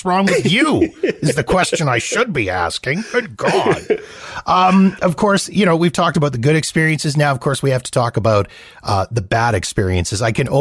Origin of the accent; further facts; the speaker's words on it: California, United States; As a Californian, I'm right in there saying, listen, I'm going to take all you down right now.